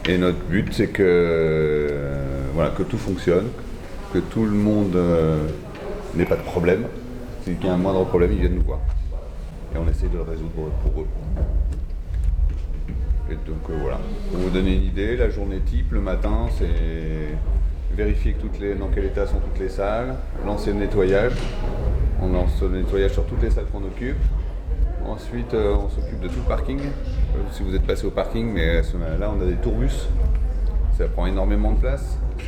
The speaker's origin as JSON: {"language": "French", "town": "Bourges", "region": "Centre-Val de Loire", "country": "France", "tie": "born there", "said": "je suis né à Bourges"}